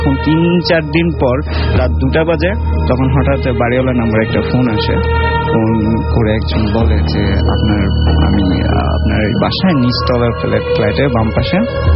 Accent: Chittagong, Chattogram Division, Bangladesh; আমি চিটং এ যখন ছিলাম তখন স্কুল কলেজ সবকিছু চিটং এ

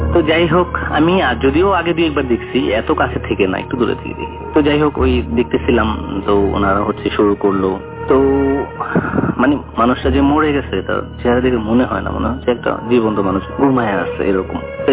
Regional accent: Ulania, Barisal Division, Bangladesh; born or raised there

